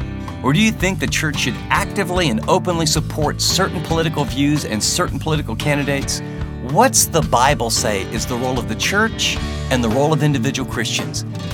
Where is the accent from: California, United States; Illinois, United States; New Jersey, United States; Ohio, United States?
Ohio, United States; born there; except I was born in Ohio and he was born in Beijing.